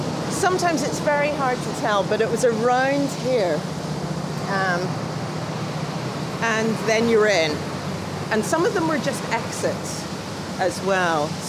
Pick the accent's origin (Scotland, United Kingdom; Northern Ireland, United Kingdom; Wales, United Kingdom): Northern Ireland, United Kingdom; Belfast; I lived here every day of my life.